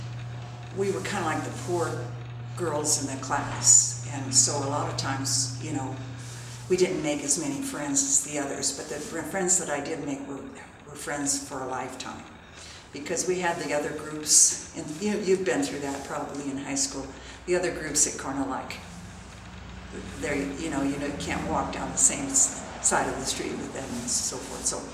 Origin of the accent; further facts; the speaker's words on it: Denver, Colorado, United States; I was born in Denver, Colorado in October.